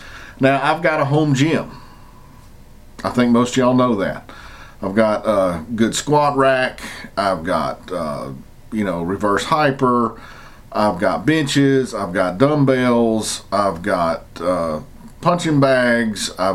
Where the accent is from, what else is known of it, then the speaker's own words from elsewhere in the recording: Tennessee, United States; I'm a redneck from Tennessee